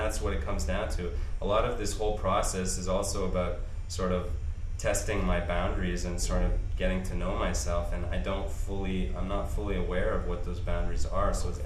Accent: Toronto, Ontario, Canada; now in Montreal, Canada; I come from Toronto.

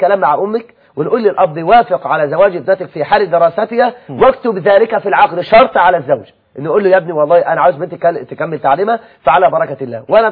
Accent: Egypt; احنا عندنا في مصر 9 مليون بنت لم تتزوج

